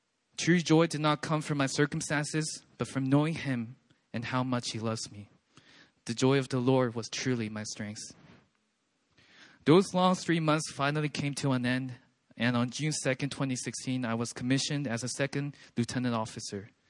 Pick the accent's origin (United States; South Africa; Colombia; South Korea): South Korea; Seoul; I grew up here in Seoul, South Korea, and currently I am serving my country, South Korea